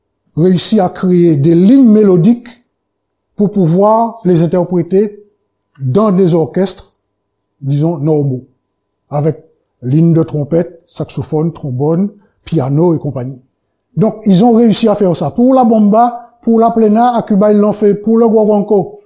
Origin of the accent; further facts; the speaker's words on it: Martinique, France; Je suis de Martinique, je parle en connaissance de cause.